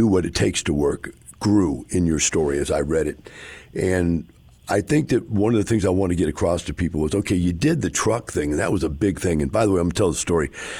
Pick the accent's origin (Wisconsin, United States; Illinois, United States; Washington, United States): Wisconsin, United States; I came from Wisconsin, and I had no idea what a horse was or a horse trailer or anything.